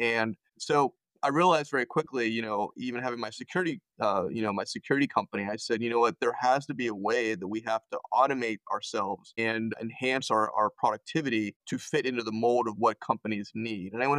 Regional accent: Pittsburgh, Pennsylvania, United States; And really what happened was that I'm from Pittsburgh

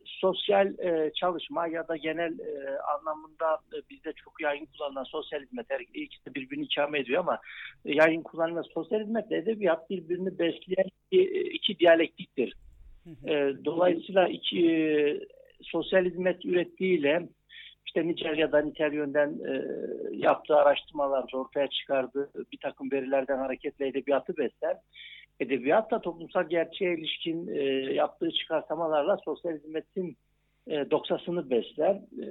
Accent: Istanbul, Turkey; born there; Kısaca şöyle diyeyim, İstanbul doğumluyum ben. Türkiye'nin farklı illerinde öğrenim gördüm.

